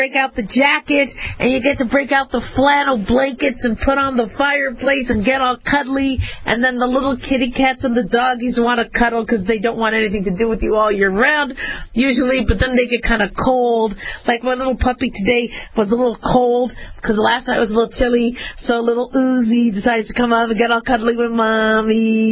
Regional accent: Phoenix, Arizona, United States; I grew up in Phoenix. I mean, having trees, big trees in your lawn is a gift.

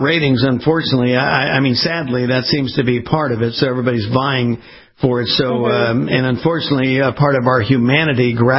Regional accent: West Coast, United States; I mean, I grew up on the West Coast, so we got hit by earthquakes

